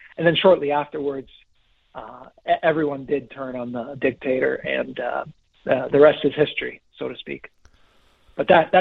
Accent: Timișoara, Timiș County, Romania; English is a second language; They congregated in my hometown of 400,000 people at that time, called Timișoara

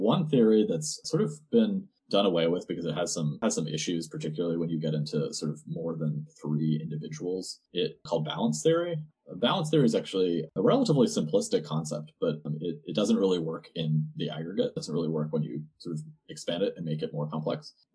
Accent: Boston, Massachusetts, United States; but I'm from Boston. Both of us are from Boston.

